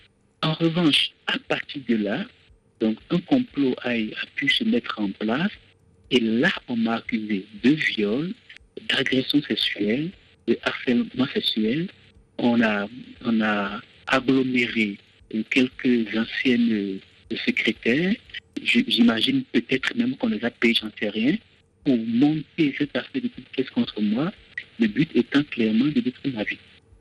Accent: Benin; now in Mayotte, France; Je suis béninois, j'ai 42 ans.

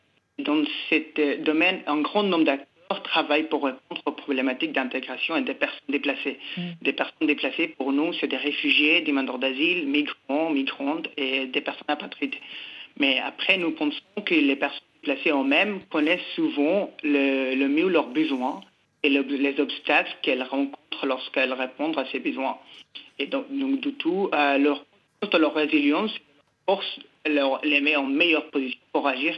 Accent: Bangladesh; now in France; Alors, moi, je viens de Bangladesh. J'ai dû quitter mon pays pour des raisons politiques. Et après, donc, moi, je me suis retrouvé dans différents pays. Finalement, après avoir été déplacé dans six différents pays, je me suis retrouvé en France.

